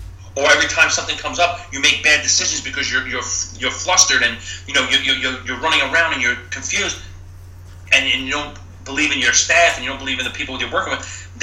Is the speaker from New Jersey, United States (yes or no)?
no; New York, United States; I grew up on Staten Island.